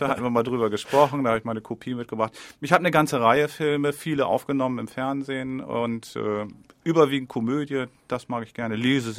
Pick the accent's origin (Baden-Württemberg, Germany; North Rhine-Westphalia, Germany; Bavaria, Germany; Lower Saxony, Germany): Lower Saxony, Germany; Wilhelmshaven; born there; now in Leer, Germany; 11. Dezember 1960 bin ich geboren in Wilhelmshaven. Also kein Ostfriese, kein leiblicher Ostfriese, aber der ostfriesischen Landschaft sehr verbunden.